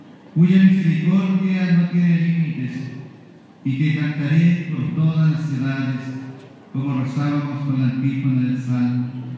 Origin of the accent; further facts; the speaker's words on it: Puerto Domínguez, Araucanía, Chile; del sur de nuestro país, de Puerto Domínguez, mi tierra natal